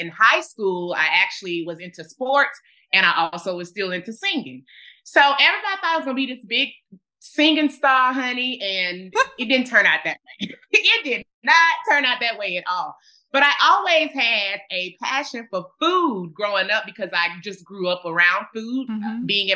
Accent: Birmingham, Alabama, United States; I grew up in Birmingham, Alabama, on the west side of Birmingham, Alabama.

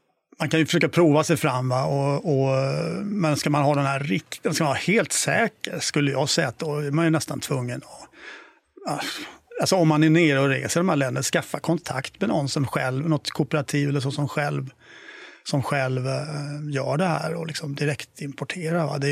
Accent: Småland, Sweden; jag är ju från Småland från början

